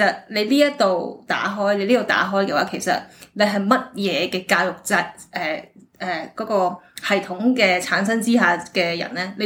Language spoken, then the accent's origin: Chinese; Hong Kong; 其实不好意思我是 made in Hong Kong completely 的。我是完全土生土长没有去过外国读书的。